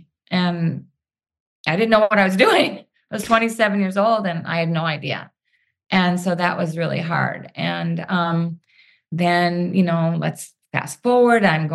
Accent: Minnesota, United States; I thought, oh, they're going to have me talk to Daisy because we're both from Minnesota or something.

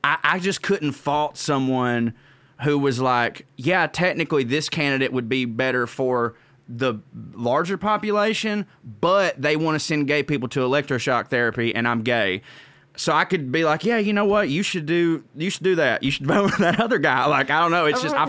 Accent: Southern United States, United States; accent: Southern; because, woe is me, little Southern white man or whatever. But like anytime, you know, when people hear my accent, they're like, oh, this guy is this, you know?

